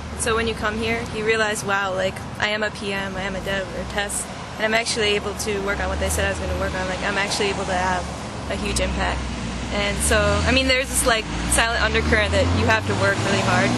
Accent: Michigan, United States; And I come from Michigan, and I'm from Stanford University.

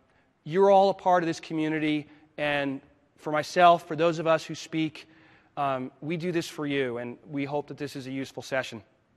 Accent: Boston, Massachusetts, United States; I'm from Boston, Mass. How many of you are from Boston?

